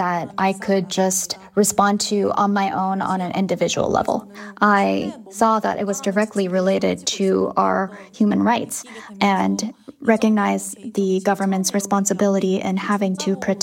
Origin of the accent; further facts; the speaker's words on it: Seoul, South Korea; So yes, I was born and raised in Seoul, which is a very densely populated city.